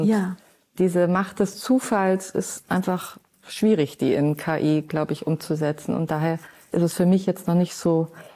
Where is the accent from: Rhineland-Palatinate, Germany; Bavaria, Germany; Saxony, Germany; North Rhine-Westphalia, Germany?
Bavaria, Germany; Munich; born there; als gebürtige Münchnerin muss ich meiner Heimat den Credit geben